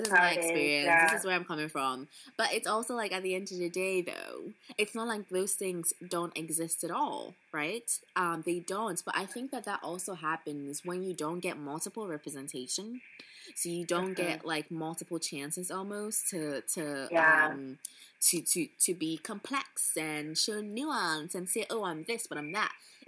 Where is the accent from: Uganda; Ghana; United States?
Ghana; this guy, I told him I was from Ghana.